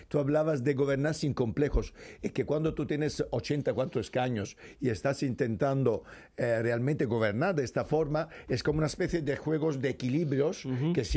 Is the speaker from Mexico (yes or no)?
no; Italy; now in Spain; Bueno, pero yo como soy italiano